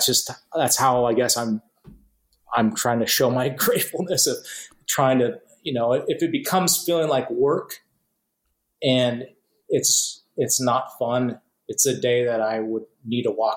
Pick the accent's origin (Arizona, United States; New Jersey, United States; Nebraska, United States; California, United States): Nebraska, United States; I'm a kid from Nebraska that was doing something completely different.